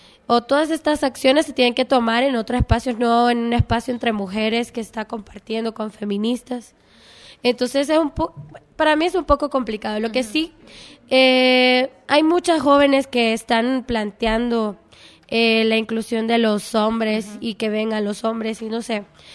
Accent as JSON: {"language": "Spanish", "country": "Honduras", "said": "soy de Honduras y en Honduras pues lo que tratamos de hacer es un boletín"}